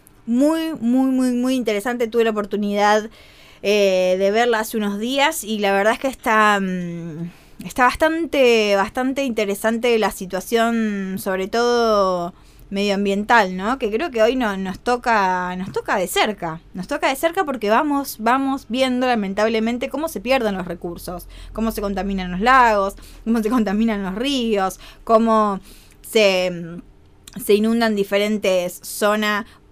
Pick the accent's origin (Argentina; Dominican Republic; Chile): Argentina; uno como argentino entiende que es de uno, que es nuestro